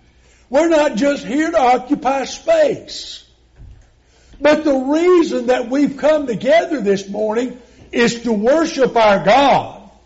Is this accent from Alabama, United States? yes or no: yes; Birmingham, Alabama, United States; Now, understand, I'm a city boy. I was born and raised in Birmingham. I didn't know the first thing about cows.